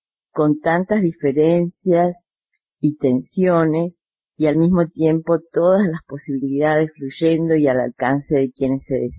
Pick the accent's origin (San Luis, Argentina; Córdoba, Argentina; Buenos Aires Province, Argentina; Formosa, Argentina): Formosa, Argentina; moved away as an adult; now in Buenos Aires, Argentina; Me gusta decir que soy formoseña y que vine a la ciudad de Buenos Aires a estudiar en la Facultad de Derecho.